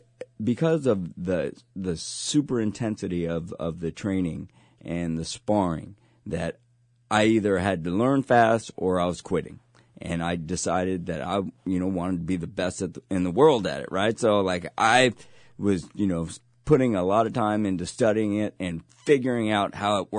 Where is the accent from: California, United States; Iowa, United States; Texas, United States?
California, United States; San Mateo; everybody knew I came from San Mateo.